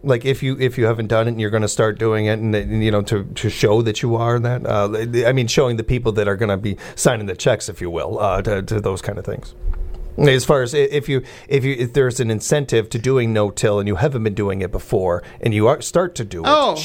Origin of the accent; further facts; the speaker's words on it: Chicago, Illinois, United States; Because my whole life, even growing up in Chicago, I was told farmers are the backbone of our country.